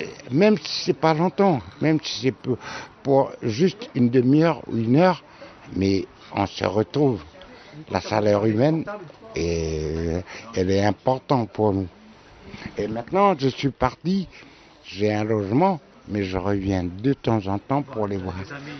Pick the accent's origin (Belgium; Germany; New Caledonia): New Caledonia; now in France; Moi, je suis de la Nouvelle-Calédonie. Et quand je suis revenu, je n'ai pas trouvé de logement.